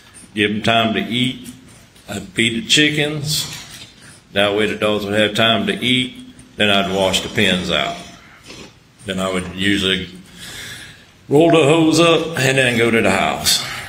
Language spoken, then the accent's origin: English; Hampton, South Carolina, United States; I was born in Hampton County. I was raised in Hampton. Went to Wade Hampton High School.